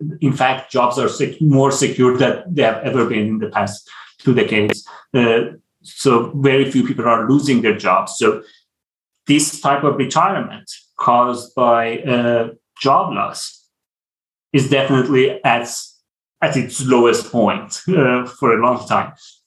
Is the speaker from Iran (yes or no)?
yes; Iran; moved away as an adult; now in United States; I'm from Iran. I came to the US to study, and now I'm working here.